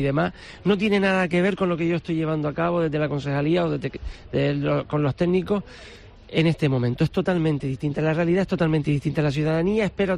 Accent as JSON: {"language": "Spanish", "town": "Arucas", "region": "Canary Islands", "country": "Spain", "tie": "born or raised there", "said": "yo soy nacido, criado, vivo en Arucas, paseo por Arucas"}